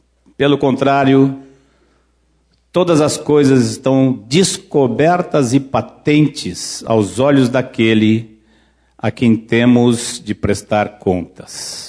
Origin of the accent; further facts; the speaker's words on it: Bahia, Brazil; Eu como já sou baiano mesmo, eu sei como é que é esse negócio aqui.